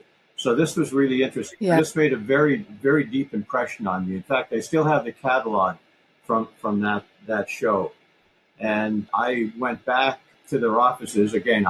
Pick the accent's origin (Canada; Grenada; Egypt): Canada; I'm a Canadian